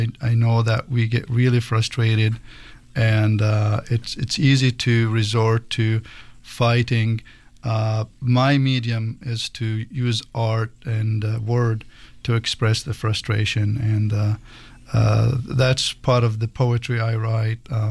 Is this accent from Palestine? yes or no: yes; Jerusalem, East Jerusalem, Palestine; first language Arabic; English is a second language; moved away; some of the poems I also still write in Arabic because it's my native tongue, and end up translating also.